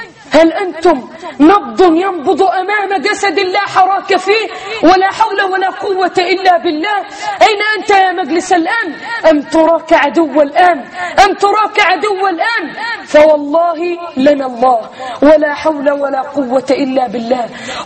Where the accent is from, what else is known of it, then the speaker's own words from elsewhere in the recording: Egypt; بلدنا مصر